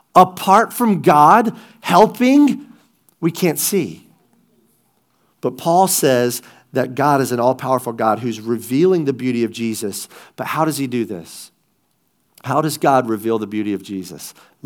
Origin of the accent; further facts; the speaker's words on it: the South, United States; now in Pittsburgh, United States; We didn't grow up watching the NFL. We're from the South, man. We grew up watching ACC college football.